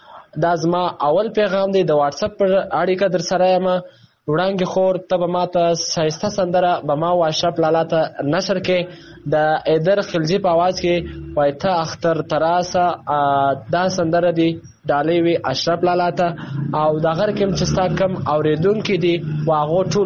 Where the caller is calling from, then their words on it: Pakistan; زه دا ټیم د پاکستان نه درسره یم.